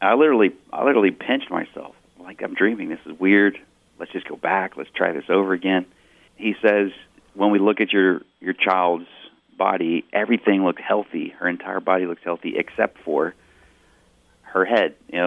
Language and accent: English; Austin, Texas, United States; also born or lived in New Mexico; Yeah, I was born in the Austin area, right in the center of the state. And then my wife and I did move to New Mexico for just a little bit.